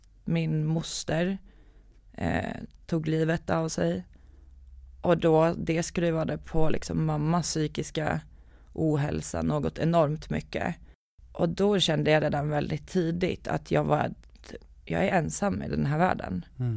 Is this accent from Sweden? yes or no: no; Estonia; jag och mamma flyttade 27 gånger bara i Estland. Så 28:e flytten blev då till Sverige.